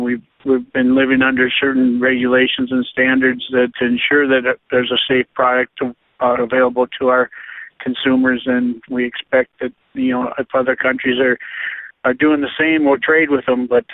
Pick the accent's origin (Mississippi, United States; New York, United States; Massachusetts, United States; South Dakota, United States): South Dakota, United States; Groton; I'm from Groton, South Dakota. We farm near Condi